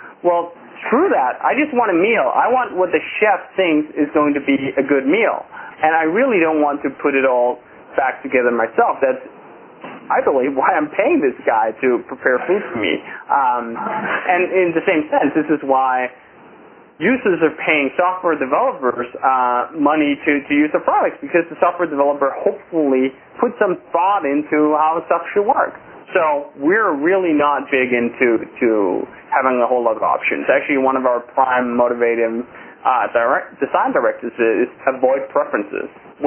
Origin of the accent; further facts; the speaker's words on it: Denmark; English is a second language; moved away; of when I came here from Denmark about 3 years ago.